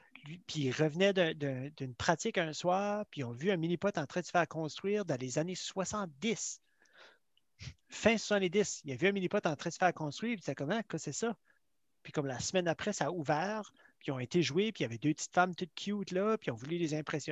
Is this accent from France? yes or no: no; Chatham, New Brunswick, Canada; born there; also born or lived in Germany / Ontario / Quebec / Beresford; Je suis né à Chatham parce que mon père était dans le militaire, à Miramichi. Puis, ben, comme mes parents viennent d'ici, ils viennent de Bathurst.